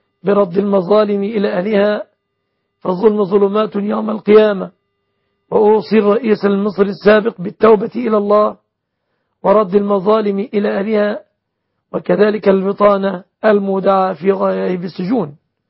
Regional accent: Egypt; بلادنا مصر

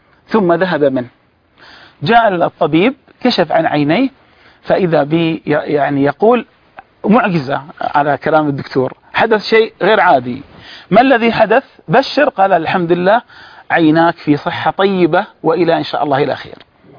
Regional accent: Al-Ahsa, Eastern Province, Saudi Arabia; في مستشفى بن جلوي عندنا في الأحساء

